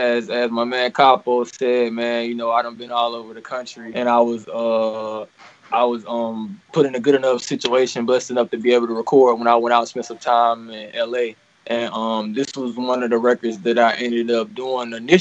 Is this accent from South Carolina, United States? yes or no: yes; Anderson, South Carolina, United States; To touch on where I'm from, man. I'm from South Carolina, Anderson, South Carolina, small town.